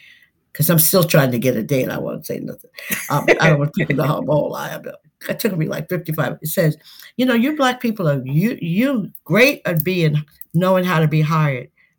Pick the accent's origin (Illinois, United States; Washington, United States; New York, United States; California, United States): New York, United States; Westbury; I'm originally from Westbury, Long Island. My parents were like 40 years old when they had me.